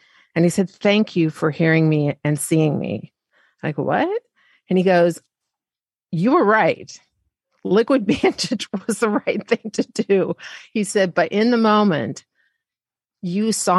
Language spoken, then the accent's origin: English; Louisville, Kentucky, United States; also born or lived in Montana; And that's partially from being from the South, I think, or part of, I was born in Montana, but I spend a lot of time in Kentucky. In Louisville.